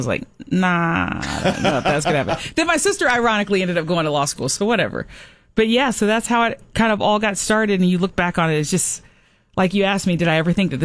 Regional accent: Atlanta, Georgia, United States; born or raised there

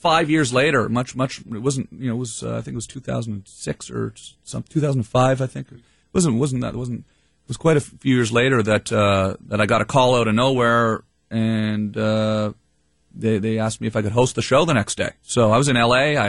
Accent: Canada; hey, I'm from Canada.

